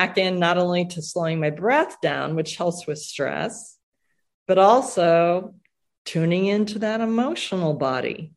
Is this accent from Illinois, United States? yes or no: yes; Illinois, United States; at least growing up in Illinois and these other two people where they grew up, nobody asked me about my feelings.